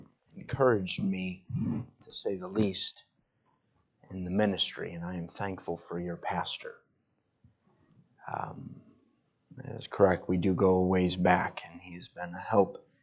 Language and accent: English; Rochester, New York, United States; also born or lived in Buffalo; I was born in Buffalo, moved to Rochester when I was about 6 months old. My dad worked as a manager for Tops, and they moved him across town. My immediate family is in Rochester, but I have family in Amherst.